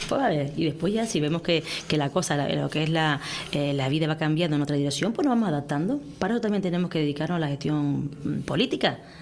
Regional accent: Canary Islands, Spain; yo, como cualquier canario y canaria

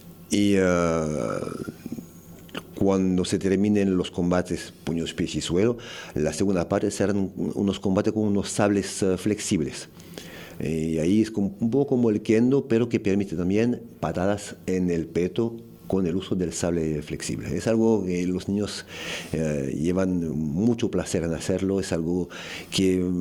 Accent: France; Spanish is a second language; also born or lived in Vietnam; Empecé con un maestro vietnamita que vivía en Francia, porque soy francés de base.

